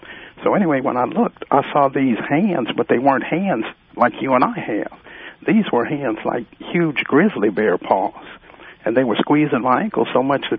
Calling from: El Reno, Oklahoma, United States; I'm calling from a little bitty town called El Reno, Oklahoma.

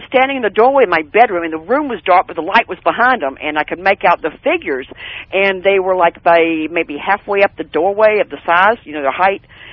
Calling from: Florida, United States

